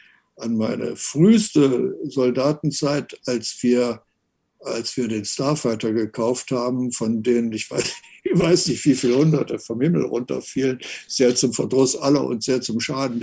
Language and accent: German; Germany; Und auch das sage ich als Deutscher